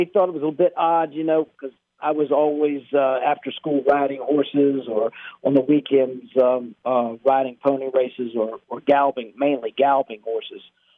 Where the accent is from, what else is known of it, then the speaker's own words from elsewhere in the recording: Virginia, United States; I grew up right outside of Middleburg, Virginia.